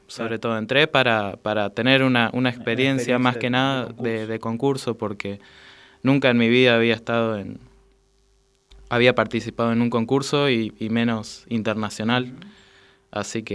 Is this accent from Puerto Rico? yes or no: no; La Pampa, Argentina; Bueno, yo vine de La Pampa, quizás me tocó más cerca.